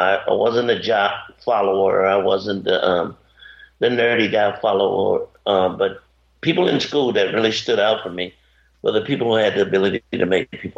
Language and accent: English; Columbia, South Carolina, United States; I grew up in Columbia, South Carolina. Actually, I grew up in two areas. My father was in the service for a while, and while my father was in the service, we traveled, and then we settled in Columbia, South Carolina.